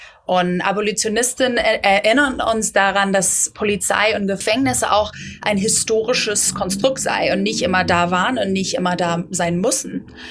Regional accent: United States; now in Germany; also ich bin in den Staaten groß geworden und da auch in dem Kontext politisiert worden

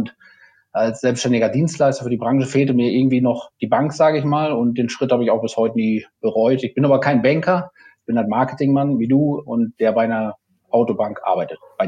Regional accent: Aalen, Baden-Württemberg, Germany; Mercedes-Händler aus meiner Heimatstadt Aalen

